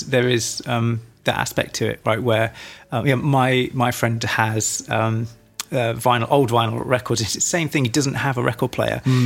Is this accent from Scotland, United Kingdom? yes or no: no; Measham, East Midlands, United Kingdom; I grew up in Measham